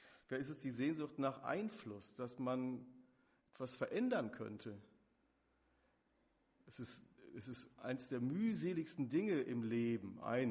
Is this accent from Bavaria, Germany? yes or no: no; North Rhine-Westphalia, Germany; lebt im Sauerland, in meinem Heimatort, in der Nähe meiner Verwandtschaft